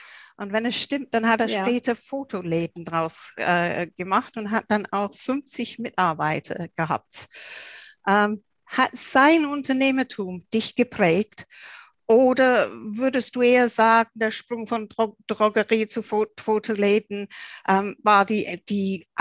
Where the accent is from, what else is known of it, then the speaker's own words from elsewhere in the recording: England, United Kingdom; German is a second language; ich bin ja Engländerin